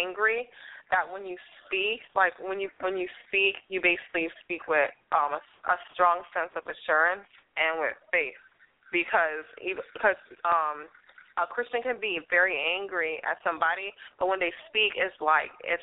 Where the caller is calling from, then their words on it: Coral Springs, Florida, United States; I'm calling again from Coral Springs, Florida.